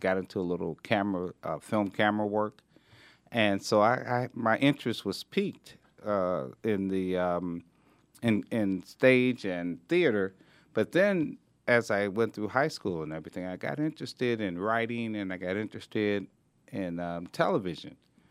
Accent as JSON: {"language": "English", "town": "Philadelphia", "region": "Pennsylvania", "country": "United States", "tie": "born or raised there", "said": "33rd Street was at the corner of where I grew up in Philadelphia."}